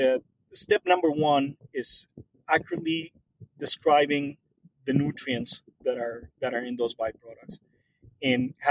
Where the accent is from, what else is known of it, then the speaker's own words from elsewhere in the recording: Argentina; English is a second language; You know, obviously I'm from Argentina